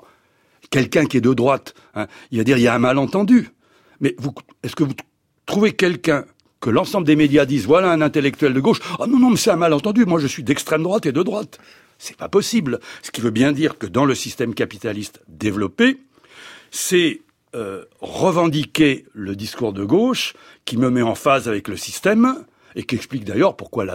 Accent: Montpellier, Occitanie, France; j'ai été marqué en tant que Montpelliérain par la révolution de 1907

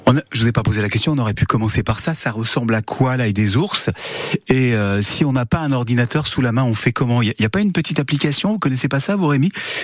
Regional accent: France; Enfin, chez nous, en France en tout cas.

